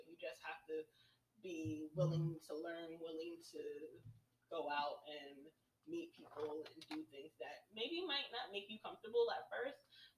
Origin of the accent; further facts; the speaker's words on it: New York, United States; I think it's because of growing up in New York that you see and do so much that nothing really shocks you anymore